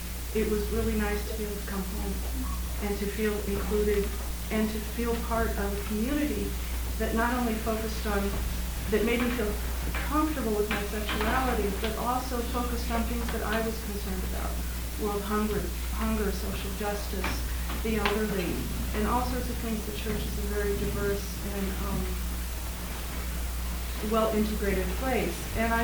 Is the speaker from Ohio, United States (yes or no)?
no; San Diego, California, United States; I grew up in San Diego, was raised a Lutheran, and left the Lutheran Church somewhere right before college.